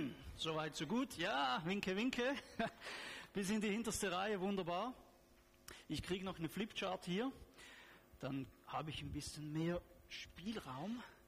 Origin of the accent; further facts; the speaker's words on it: Switzerland; German is a second language; Wir sind Schweizer. Also, was ihr mich hier sprechen hört, ist nicht Schweizerdeutsch. Das ist mein Versuch, Hochdeutsch zu sprechen.